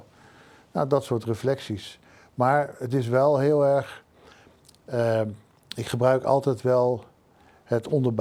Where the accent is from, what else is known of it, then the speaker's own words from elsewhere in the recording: Arnhem, Gelderland, Netherlands; Ik kom uit Arnhem, ja.